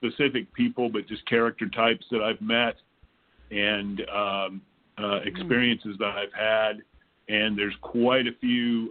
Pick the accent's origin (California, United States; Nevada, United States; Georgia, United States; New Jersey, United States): Georgia, United States; Atlanta; it is informed by my life growing up in Atlanta and in Georgia.